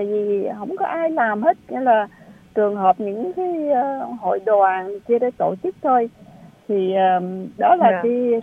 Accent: Ho Chi Minh City, Vietnam; khi mà mình lớn lên ở Sài Gòn đó, mình ở đường rất là lớn, nhưng mà điều hàng xóm mình quen biết hết.

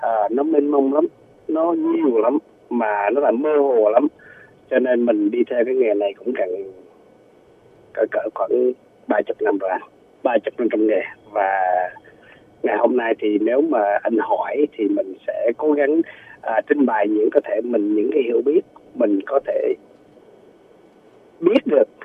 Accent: Da Nang, Vietnam; moved away; Thì mình người miền Trung, gốc miền Trung dân Đà Nẵng, đi vượt biên là cuối năm 1980. Rồi qua đây là đi học

